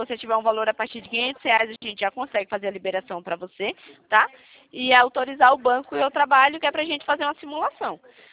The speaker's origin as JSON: {"language": "Portuguese", "town": "Itatiba", "region": "São Paulo", "country": "Brazil", "said": "Eu sou de Itatiba, São Paulo."}